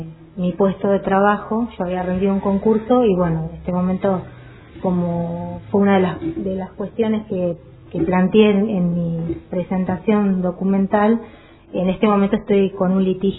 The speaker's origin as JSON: {"language": "Spanish", "town": "Comodoro Rivadavia", "region": "Chubut", "country": "Argentina", "tie": "born or raised there", "said": "yo no soy oriunda de Comodoro, pero viví toda mi vida en Comodoro Rivadavia"}